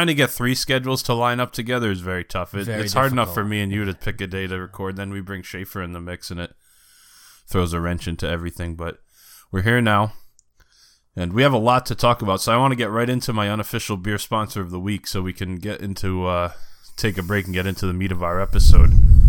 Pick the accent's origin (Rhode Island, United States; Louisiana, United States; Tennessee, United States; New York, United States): Rhode Island, United States; Cranston; Cranston, Rhode Island. My hometown.